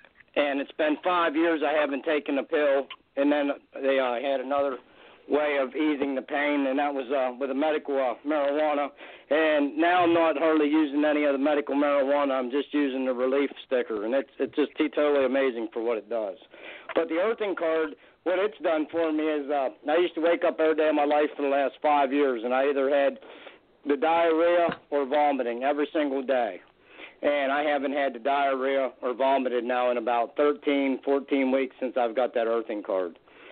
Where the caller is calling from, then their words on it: Dry Run, Pennsylvania, United States; Hi, I'm calling from Dry Run, Pennsylvania.